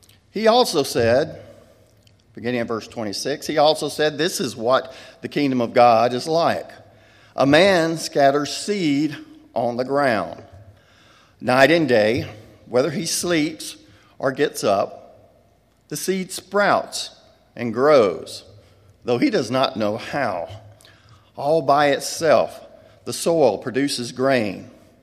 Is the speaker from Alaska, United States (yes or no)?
no; Laurel, Mississippi, United States; I'm from Laurel, Mississippi.